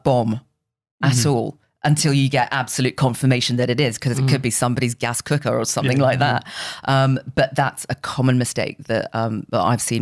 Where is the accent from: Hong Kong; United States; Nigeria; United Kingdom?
Hong Kong; born there; I grew up in, so I was born in Hong Kong. Dad was Indian.